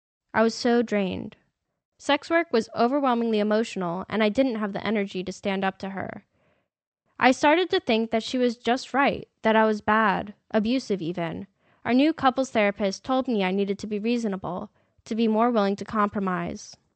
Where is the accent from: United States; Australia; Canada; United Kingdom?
United States; New York; now in San Francisco, United States; Growing up in New York, I was used to marking time with the seasons.